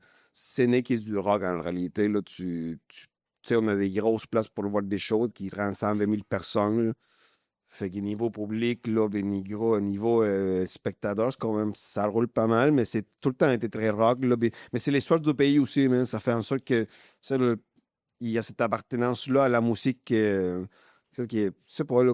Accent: Santiago, Santiago Metropolitan Region, Chile; Au Chili, là, ben, moi, je suis né à Santiago. Là. C'était quand même une ville, là, de... à cette époque-là, peut-être 6 millions de personnes.

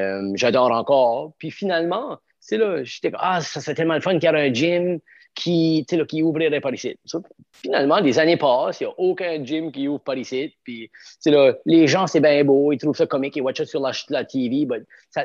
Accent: Cap-Pelé, New Brunswick, Canada; now in Shediac, Canada; Je viens de Capelé, au Nouveau-Brunswick. J'ai 40 ans.

